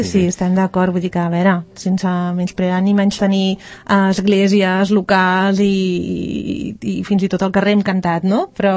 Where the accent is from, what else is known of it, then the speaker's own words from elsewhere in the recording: Catalonia, Spain; Som gent del Vallès, en som uns quants, de Sant Cugat, de Bellaterra, Cerdanyola, de Sant Quirze, del Vallès, de Sabadell